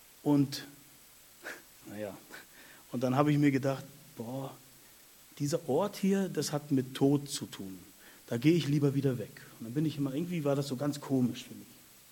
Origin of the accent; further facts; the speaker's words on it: Mecklenburg-Vorpommern, Germany; Ich komme ursprünglich aus Mecklenburg-Vorpommern, also bin ein Original-Ost.